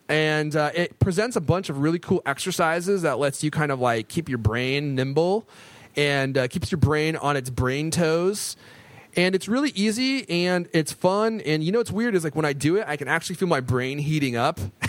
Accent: Seattle, Washington, United States; So I like that about them because I'm from Seattle as well.

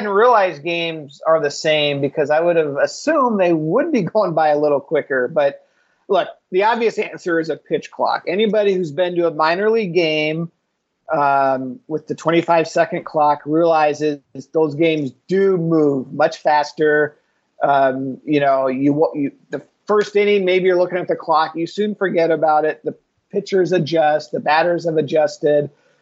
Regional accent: Seattle, Washington, United States; I still remember, I'm from Seattle, so I remember my first winter here.

